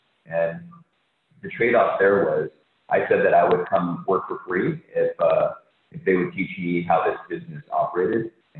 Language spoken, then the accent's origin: English; California, United States; So I grew up in Southern California.